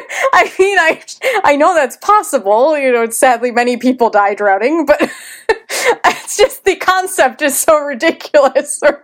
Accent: Ohio, United States; maybe it's just because I grew up in Ohio, you know, which is, we have a lake, but it's landlocked

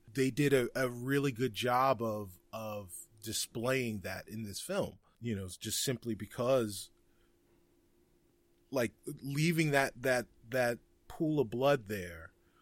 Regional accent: Bronx, New York, United States; so I grew up in I was born in the South Bronx. I spent a lot of time in the South Bronx, and we have a thing in the South Bronx called Spanglish

